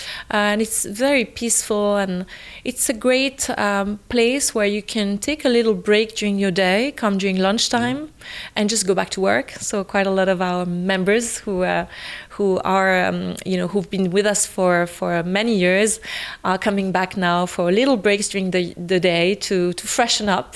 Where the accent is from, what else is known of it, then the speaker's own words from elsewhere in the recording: Lausanne, Vaud, Switzerland; I'm from Lausanne originally. My mom is Belgian and my dad is from Vevey, not very far from here, but I was born in Lausanne.